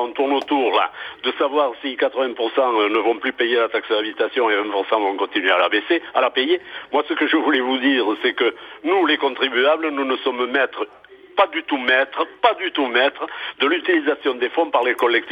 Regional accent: Toulouse, Occitanie, France; born there; now in Sète, France; moi je suis né à Toulouse

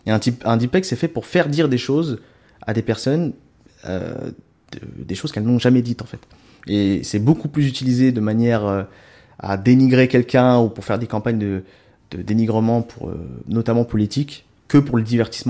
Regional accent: Paris, Île-de-France, France; now in Dijon, France; mais moi je suis né à Paris. Donc je suis un vrai Parisien

